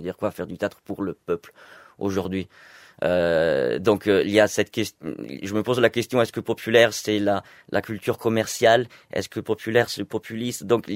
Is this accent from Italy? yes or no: yes; Italy; now in France; je commence à parler de mon histoire personnelle, donc de comment je suis parti d'Italie pour arriver en France pour faire comédien